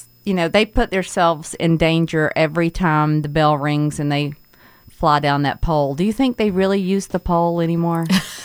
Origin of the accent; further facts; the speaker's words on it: Blue Ridge, Georgia, United States; I'm from Blue Ridge, Georgia, and I was there last weekend, and it's really rough up there right now.